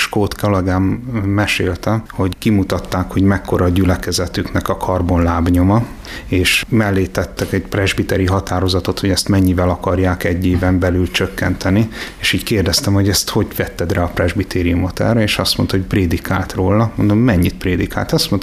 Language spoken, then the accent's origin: Hungarian; Kecskemét, Bács-Kiskun, Hungary; és itt a szomszédfaluban nőttem fel Kecskeméten.